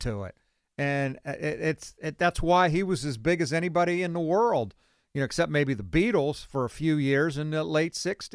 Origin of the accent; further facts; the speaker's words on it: Beaver Falls, Pennsylvania, United States; you know, I'm from Beaver Falls too, so it means more to me than most people.